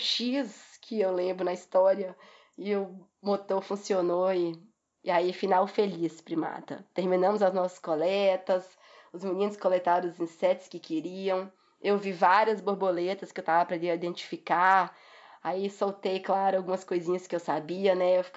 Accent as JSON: {"language": "Portuguese", "town": "Teófilo Otoni", "region": "Minas Gerais", "country": "Brazil", "tie": "born there", "said": "Eu nasci em Teófilo Otoni, que é no Vale do Mucuri, mas fica pertinho ali do Parque do Rio Doce, mais ou menos 2-3 horas do parque."}